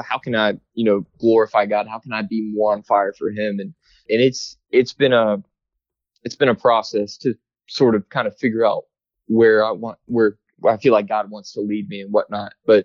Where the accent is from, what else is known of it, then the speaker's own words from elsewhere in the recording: Birmingham, Alabama, United States; But I grew up in Birmingham, Alabama, right down the street from famous Packers quarterback Bart Starr.